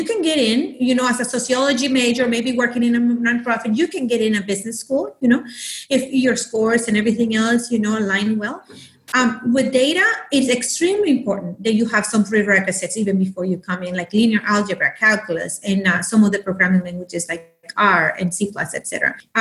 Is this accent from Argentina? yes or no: no; Nicaragua; moved away as an adult; now in United States; I was born and raised in Nicaragua. So, you know, but I came here for college. So I've been here an hour more, you know, longer than when I was there.